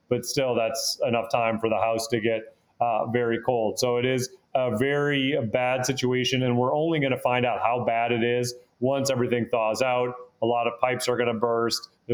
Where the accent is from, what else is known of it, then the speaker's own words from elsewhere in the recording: Minnesota, United States; I grew up in Minnesota. You know, we had cold weather all the time.